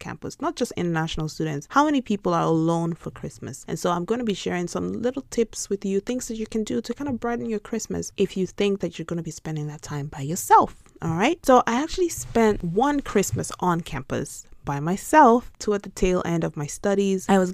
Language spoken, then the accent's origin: English; Nigeria; moved away as an adult; now in United States; because I'm Nigerian. I moved to America for grad school